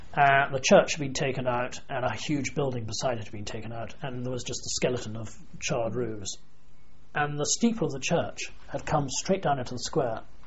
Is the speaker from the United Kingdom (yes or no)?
yes; England, United Kingdom; that I'm an Englishman and nobody's going to touch me.